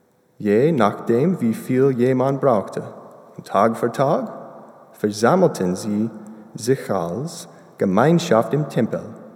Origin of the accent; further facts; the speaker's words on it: Florida, United States; German is a second language; ich komme aus den USA, aus Florida.